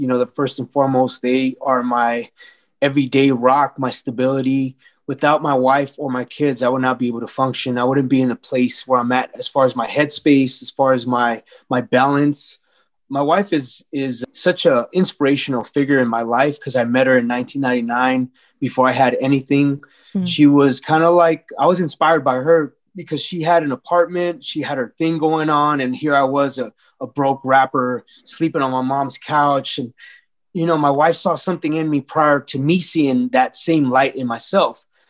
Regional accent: Los Angeles, California, United States; Me being of Native and Mexican descent, growing up in Los Angeles, a lot of times you would get made fun of if you spoke Spanish.

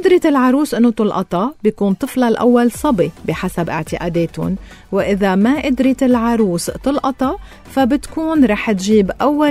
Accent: Lebanon; كلنا كلبنانيين

